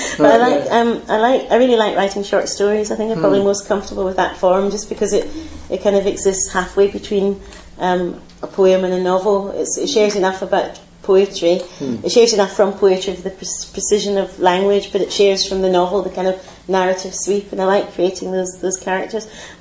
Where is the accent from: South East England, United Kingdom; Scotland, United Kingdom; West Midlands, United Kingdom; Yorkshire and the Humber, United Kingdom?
Scotland, United Kingdom; And growing up in Scotland was a great place for speech patterns, isn't it